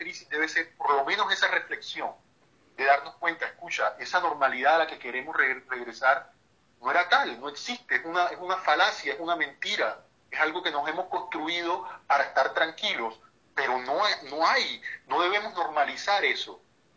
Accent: Colombia; yo soy de Colombia

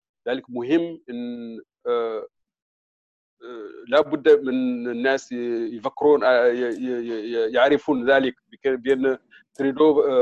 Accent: Mauritania; also born or lived in United States; now in Canada; أنا أصلاً موريتاني، أنا كنت في موريتاني وعشت 16 سنوات في في في في في أمريكا

